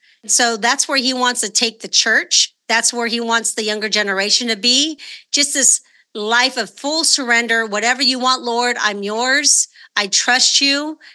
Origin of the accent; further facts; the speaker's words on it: California, United States; I remember when I was younger at my church that I grew up in California